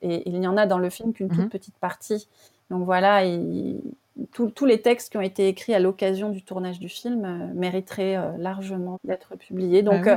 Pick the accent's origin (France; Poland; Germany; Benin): France; Je suis rentrée chez moi en France